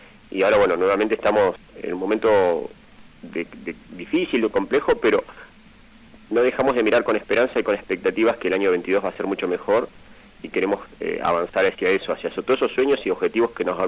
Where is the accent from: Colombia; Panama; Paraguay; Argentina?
Argentina; Zapala, Neuquén; nací y me crié en Zapala, donde nació el Movimiento Popular Neuquino